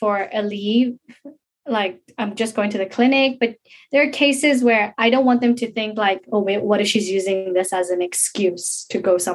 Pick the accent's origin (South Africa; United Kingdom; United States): South Africa; now in Hong Kong; Because there was a moment when I grew up in South Africa where I did not care what other people think. And then came to Hong Kong